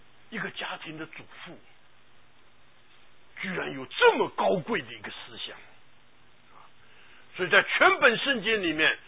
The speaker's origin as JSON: {"language": "Chinese", "country": "China", "said": "我们中国人常常讲一句话的"}